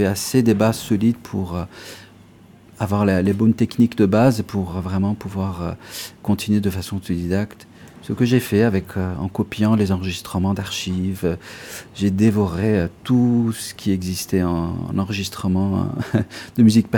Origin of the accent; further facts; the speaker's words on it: Tehran, Tehran Province, Iran; born there; French is a second language; je suis né à Téhéran en 1976. Donc quelques années avant la révolution, mes parents habitaient en Europe à ce moment-là, mais ils sont venus pour la naissance. Nous sommes trois frères, je suis le seul enfant qui est né à Téhéran.